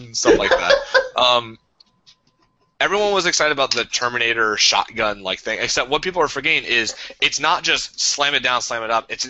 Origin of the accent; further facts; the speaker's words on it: Atlanta, Georgia, United States; I grew up in Atlanta, which is very city oriented, so I never had like a BB gun or anything like that.